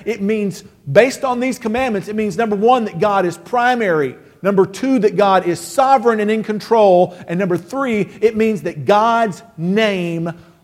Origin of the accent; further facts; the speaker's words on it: Texas, United States; I told you I was from Texas.